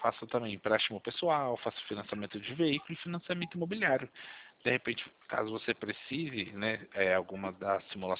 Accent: Sorocaba, São Paulo, Brazil; Eu sou daqui de Sorocaba, sou da Popacred.

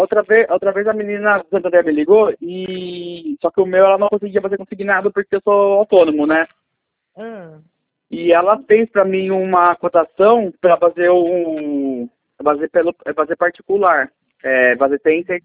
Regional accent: Indaiatuba, São Paulo, Brazil; Eu sou de Indaiatuba.

